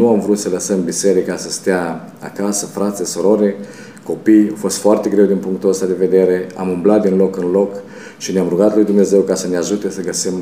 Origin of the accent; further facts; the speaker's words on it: Volovăț, Suceava County, Romania; now in Israel; și cu biserica din Volovăț, satul meu natal